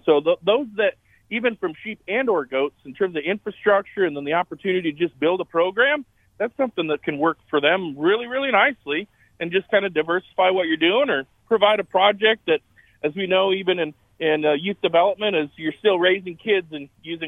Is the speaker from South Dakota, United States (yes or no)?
yes; South Dakota, United States; And Eric, I grew up in South Dakota, you know, where livestock does trump crop sales.